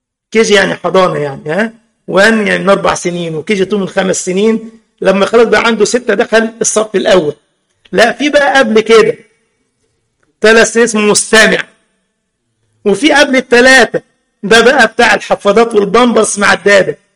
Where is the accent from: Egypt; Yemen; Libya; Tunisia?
Egypt; بيدفعوا 100 جنيه في الساعة عندنا في مصر